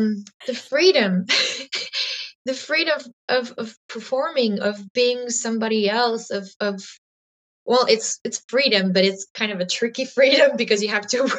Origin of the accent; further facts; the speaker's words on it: Trois-Rivières, Quebec, Canada; I'm not from an artist family at all. Like I come from Trois-Rivières and my dad is a computer engineer. My mom is a stay-at-home mom.